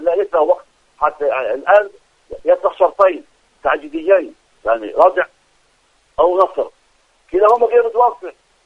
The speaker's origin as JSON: {"language": "Arabic", "country": "Palestine", "said": "المتغير الذي يفاجئ الجميع حتى نحن كفلسطينيين"}